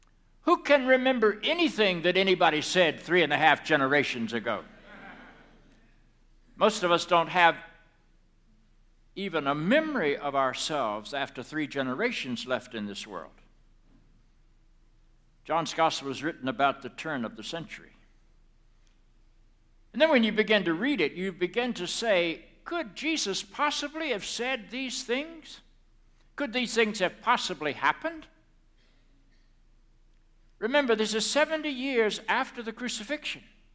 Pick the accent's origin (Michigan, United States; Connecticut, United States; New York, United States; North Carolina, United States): North Carolina, United States; Charlotte; I was raised in the Bible Belt of the South. I grew up about a block away from the home where Billy Graham grew up. His house was the last house on my Charlotte Observer paper route.